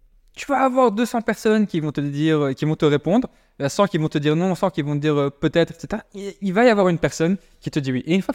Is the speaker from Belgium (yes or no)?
yes; Brussels, Belgium; On a grandi à Bruxelles. On a juste envoyé des mails à tout le monde.